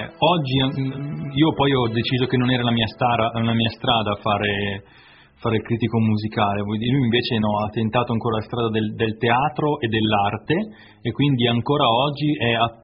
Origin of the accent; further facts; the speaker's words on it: Varese, Lombardy, Italy; poi noi sono di Varese, quindi nella provincia, nella regione